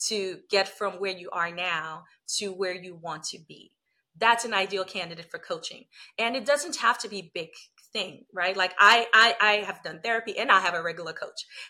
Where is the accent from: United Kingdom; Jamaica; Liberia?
Liberia; when I was a kid and I grew up in Liberia, West Africa